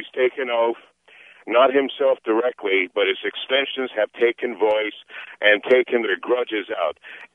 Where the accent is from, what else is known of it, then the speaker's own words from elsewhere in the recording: Iran; now in United States; I've taken as an American citizen refuge from Iran for 30 years and haven't been able to go back